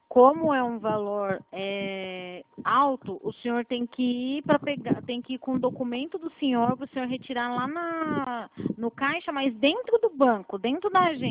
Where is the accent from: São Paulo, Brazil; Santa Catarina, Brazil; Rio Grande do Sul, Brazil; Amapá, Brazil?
São Paulo, Brazil; Eu sou de São Paulo.